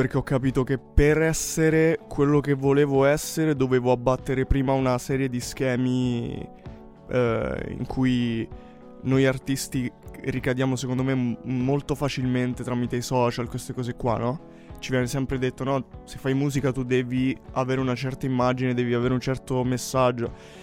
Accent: Rome, Lazio, Italy; accent: Roman; now in Turin, Italy; io prima di venire a Torino, io sono di Roma, quindi se sentite il mio accento strano è per questo.

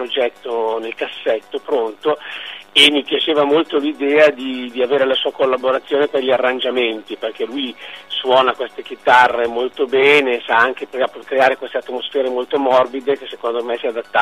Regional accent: Milan, Lombardy, Italy; moved away; sono di Milano, che non è una città di mare, diciamo che da Milano in un paio d'ore si arriva al mare. E invece da quando mi sono trasferito

